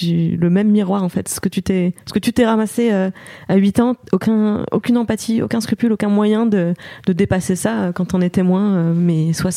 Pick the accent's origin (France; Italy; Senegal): Italy; À la maison, on parlait italien parce qu'on est italien.